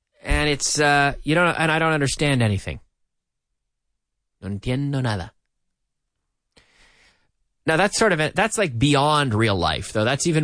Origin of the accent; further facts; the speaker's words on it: Liverpool, Nova Scotia, Canada; when I was about 8 years old, there was a deli in my hometown of Liverpool, Nova Scotia, Canada.